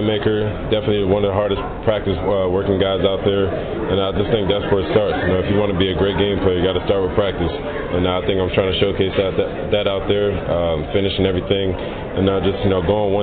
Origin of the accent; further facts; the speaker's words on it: New Jersey, United States; growing up in New Jersey, you know, it's definitely been a prominent area to be a part of, and, you know, get back to the community when I can, visit